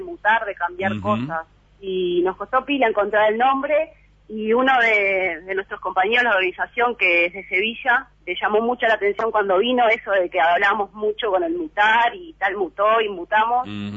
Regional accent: Montevideo, Uruguay; y ahora como que no vimos ninguno en Góes y somos todos de Góes, una cosa así. Estamos muy encariñados con el barrio, sí.

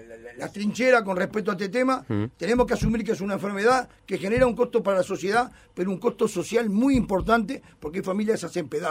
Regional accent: Uruguay; Vos sabés que yo soy muy uruguayo, ¿no?

